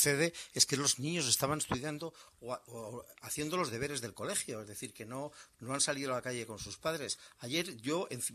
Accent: Spain; A mí lo que me asombra como español y como persona que sigue estas cosas

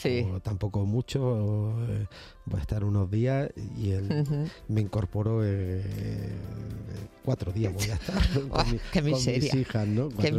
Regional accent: Córdoba, Andalusia, Spain; now in Jerez, Spain; Aunque soy cordobés, llevo 13 años viviendo en Jerez. Y digo muchas veces que ejerzo de jerezano.

